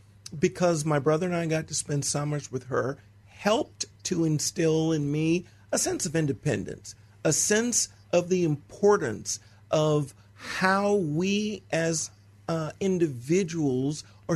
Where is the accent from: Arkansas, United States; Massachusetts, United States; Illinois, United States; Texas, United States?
Texas, United States; born there; I would say that I was born in Texas.